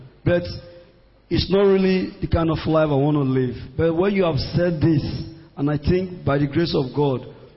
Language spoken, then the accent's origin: English; Delta, Nigeria; I'm from Delta State.